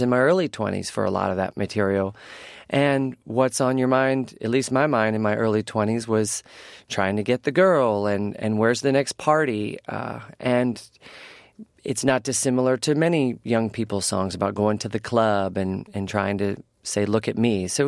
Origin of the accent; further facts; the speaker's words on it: Richmond, Virginia, United States; You can always work back in Richmond, Virginia, my hometown.